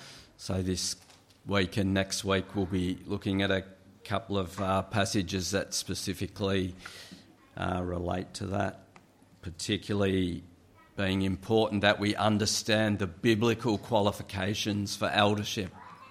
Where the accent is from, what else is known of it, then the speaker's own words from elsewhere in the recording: Australia; I grew up as an Australian farmer.